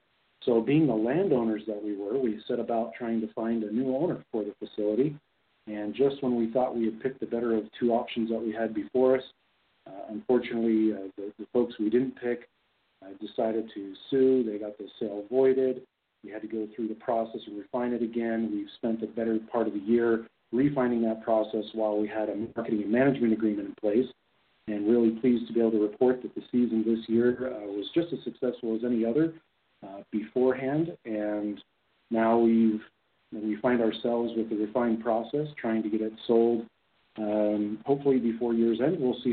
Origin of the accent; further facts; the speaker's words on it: California, United States; also born or lived in Salt Lake Valley, Utah; I was raised in Salt Lake Valley at a young age. The family homestead, what was left of it, needed to be sold in order for an expansion of Freeway 215. My mom and I, we ended up going to Southern California, where I consider I was raised.